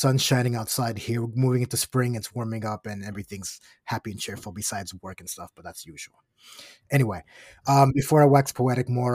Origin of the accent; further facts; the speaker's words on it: Kissimmee, Florida, United States; I've been very vocal with the fact that I grew up in Kissimmee